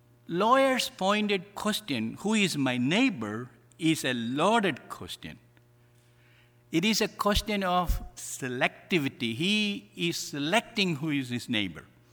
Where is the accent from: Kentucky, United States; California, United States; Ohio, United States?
Ohio, United States; Strongsville; You know, I come from Strongsville in a small neighborhood.